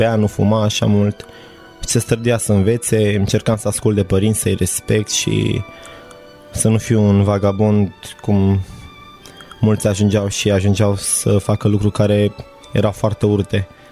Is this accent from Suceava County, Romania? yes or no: no; Sinaia, Prahova, Romania; moved away as an adult; now in Bucharest, Romania; sunt din Sinaia, m-am născut în Sinaia, momentan stau în București, am terminat facultatea de energetică, vârsta mea este de 24 de ani.